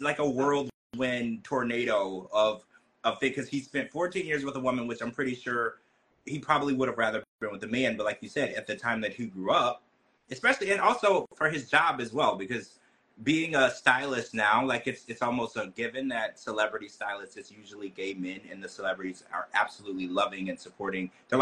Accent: Deep South, United States; And so it's not like where I grew up in the Deep South, if someone was gay, you could tell right away.

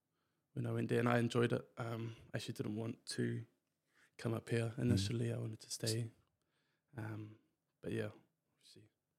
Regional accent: Wellington, New Zealand; also born or lived in Palmerston North; Born in Wellington and raised in Wellington. until about 13. Moved around a bit. Started at a primary school in Palmerston North, actually. Then moved to St. Ben's in Wellington.

